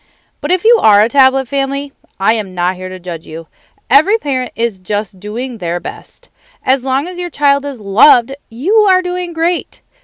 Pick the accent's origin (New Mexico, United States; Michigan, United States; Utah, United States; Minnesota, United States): Minnesota, United States; I grew up in Minnesota, and I still get to call it home.